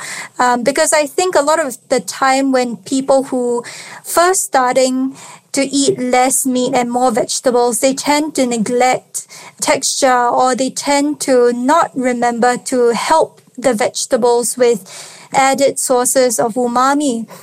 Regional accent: Singapore; I grew up in Singapore, and in Singapore, there are so many different races. So I really grew up with this multicultural approach to food

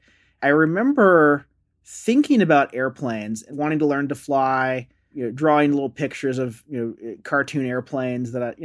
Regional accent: California, United States; And so a phrase that got drilled into me kind of growing up in tech, growing up in Silicon Valley, was minimum viable product.

